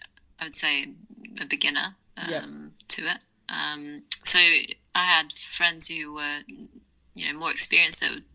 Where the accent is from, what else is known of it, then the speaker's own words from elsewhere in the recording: United Kingdom; so like you can probably obviously tell I'm British.